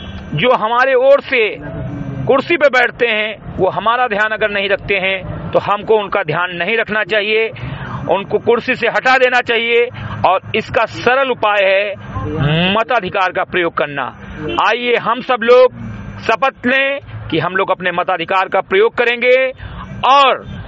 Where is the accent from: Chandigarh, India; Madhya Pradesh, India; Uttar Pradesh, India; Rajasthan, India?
Uttar Pradesh, India; ग्राम सभा सिमरी कटई विकासखंड मेनपुरा जनपद बहराइच का मूल निवासी हूं तथा एक सामाजिक कार्यकर्ता हूं